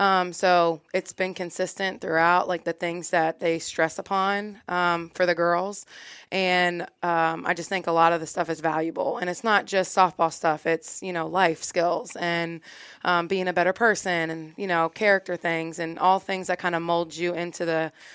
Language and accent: English; Chambersburg, Pennsylvania, United States; I'm from Chambersburg, Pennsylvania.